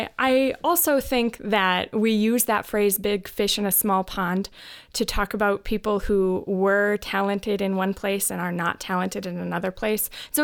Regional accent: Midwest, United States; now in Orange City, United States; I grew up in the Midwest. I've lived in a lot of places. I've lived in the Quad Cities, the Twin Cities, the Windy City, and now Orange City.

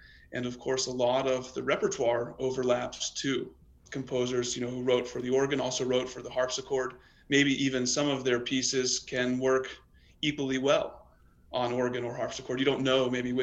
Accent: Knoxville, Tennessee, United States; I grew up in Knoxville, so this is great to be back in Knoxville for a hometown concert. My parents still live there.

